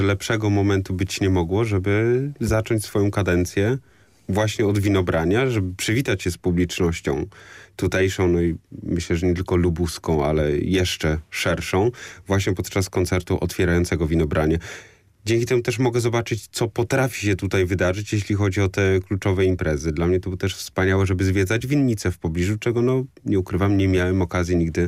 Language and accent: Polish; Toruń, Kuyavian-Pomeranian Voivodeship, Poland; Po pierwsze, pochodzę z Torunia i mam zamiłowanie do miast, które mają i kulturę wieloletnią.